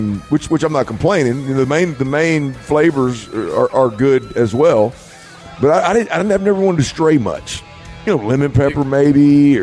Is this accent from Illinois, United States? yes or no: no; Baytown, Texas, United States; As I've said many a time, growing up in Baytown, I knew exactly what tahine was.